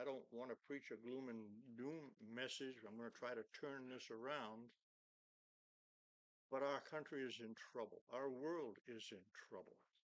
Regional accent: Oxford, Maine, United States; As a child growing up in Oxford, Maine, and having grandparents in Otisfield on a farm, at about the age of 8, I was searching for God.

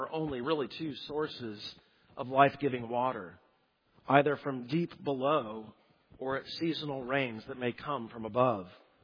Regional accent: Southwest, United States; We grew up in the Southwest, so this may have been on some sort of a dude ranch or family camp.

